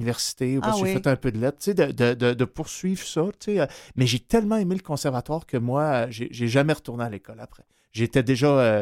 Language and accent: French; Montreal, Quebec, Canada; depuis 7-8 ans, moi, je suis venu à Montréal. Je suis un Montréalais à la base. J'ai été à Québec parce que c'est la seule école de théâtre qui m'a accepté.